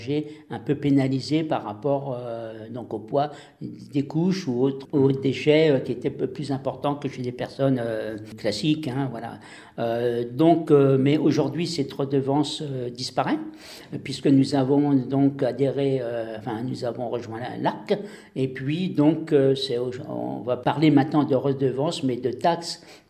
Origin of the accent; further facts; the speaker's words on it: Béthisy-Saint-Pierre, Hauts-de-France, France; je suis né à Béthisy-Saint-Pierre, donc à l'époque où il y avait une maternité. Et puis donc, à la fin de ma jeunesse, je suis parti sur Crépy-en-Valois. Et on a vécu près de 30 ans, oui, à Crépy-en-Valois. Et on est revenu ici en 1996.